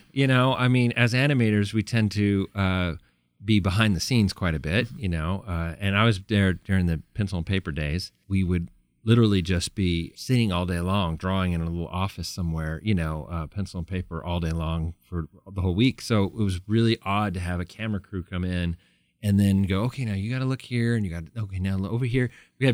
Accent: California, United States; I grew up in California.

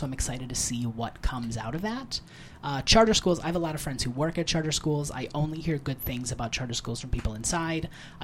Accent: Michigan, United States; I grew up very poor in Michigan, where Betsy DeVos has done so much.

